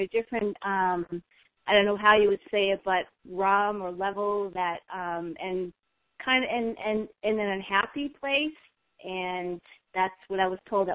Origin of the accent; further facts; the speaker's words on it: Merrimack, New Hampshire, United States; I guess I'm actually from Merrimack, but it must be the Nashua, just up the Nashua number.